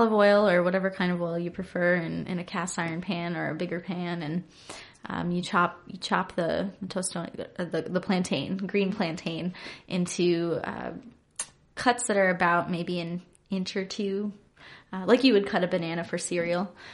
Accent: Florida, United States; where I will get to eat the foods of my home state, Florida.

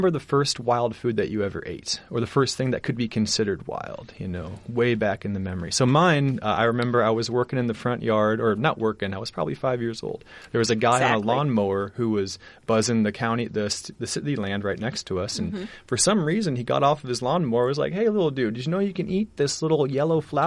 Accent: Johnston, Iowa, United States; Yeah, well, I grew up in Johnston, Iowa, and spent my college years at the University of Northern Iowa up in Cedar Falls

